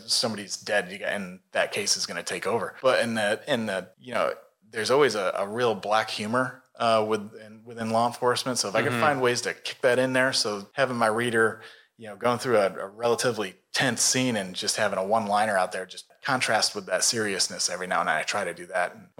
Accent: Savannah, Georgia, United States; I actually follow that back home because Savannah's got a great

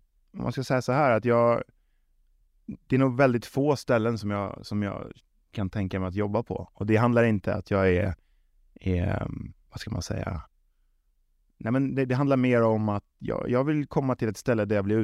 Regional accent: Stockholm, Stockholm County, Sweden; also born or lived in Småland; Så att jag är ju född i Småland. Flyttar upp till Stockholm, hamnar i en kvartersklubb som heter Kärrtorps bollklubb.

